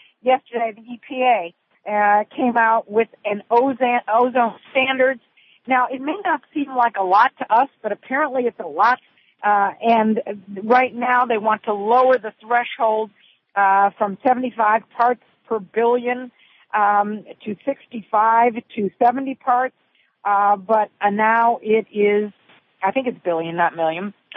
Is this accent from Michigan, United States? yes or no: no; Cleveland, Ohio, United States; Cleveland, Ohio, my hometown.